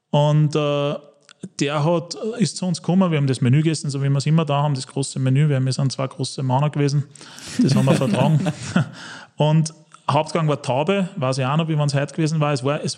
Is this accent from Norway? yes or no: no; Wels, Upper Austria, Austria; Ich habe eine ganz normale Lehre gemacht bei uns in Oberösterreich, in Wels